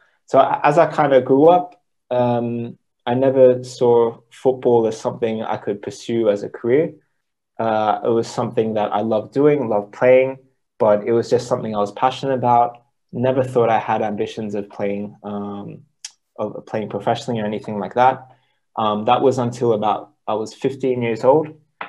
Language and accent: English; Australia; So it all started with just me as a kid growing up in Australia.